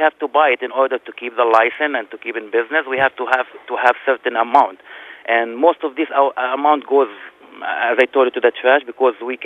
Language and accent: English; Jerusalem, Palestine; now in Minneapolis, United States; I am from Palestine.